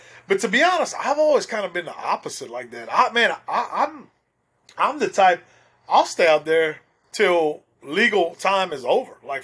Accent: Louisiana, United States; Growing up hunting the rice fields and stuff like that, where I grew up in Evangeline Parish, that area, we'd go to some of those rice fields

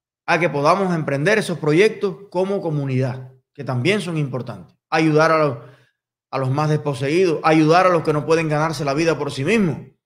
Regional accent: Cuba; ¿Por qué no si yo soy cubano y puedo comprar una casa en Estados Unidos?

